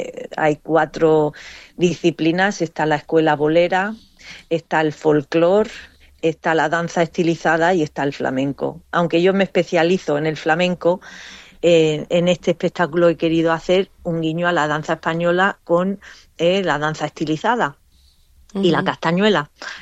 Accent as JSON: {"language": "Spanish", "town": "Sydney", "region": "New South Wales", "country": "Australia", "tie": "born or raised there", "said": "Bajo lo que es el festival más importante de mi ciudad natal, que es Sydney."}